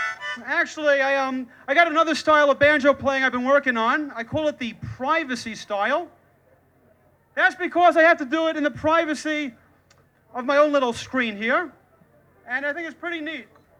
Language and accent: English; Long Island, New York, United States; Anyway, you can probably already tell from my unique accent that I come from the Deep South. That's right, I'm from Long Island.